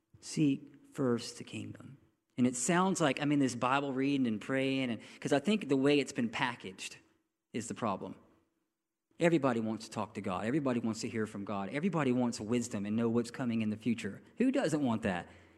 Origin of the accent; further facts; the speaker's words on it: Baghdad, Florida, United States; I'm kind of a redneck? Did I tell you, can you hear it in my voice a little bit? I was raised in Baghdad, and my first job was shucking oysters.